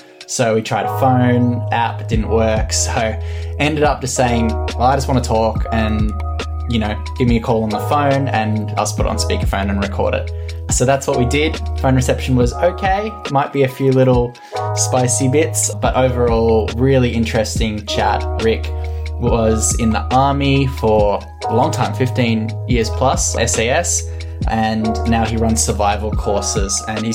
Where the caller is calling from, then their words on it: Sydney, New South Wales, Australia; I'm calling from Cammeraygal country in what's now Northern Sydney, or called Northern Sydney.